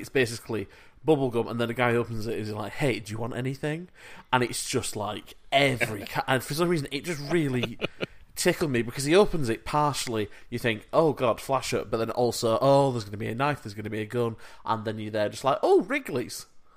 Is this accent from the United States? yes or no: no; United Kingdom; as a Brit